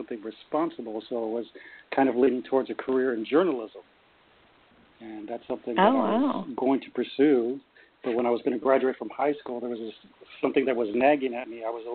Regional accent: Los Angeles, California, United States; I was born in East L.A. in Boyle Heights. That's where I grew up, the oldest of a large family.

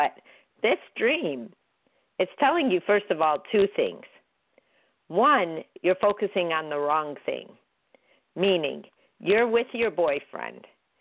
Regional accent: Chicago, Illinois, United States; Just my opinion, but I'm from Chicago, so you can't judge.

